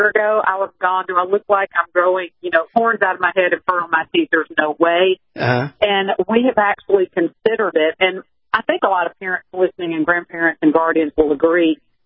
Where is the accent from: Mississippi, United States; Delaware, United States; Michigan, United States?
Mississippi, United States; Growing up in Mississippi, and I don't know about you guys in California, we had school prayer.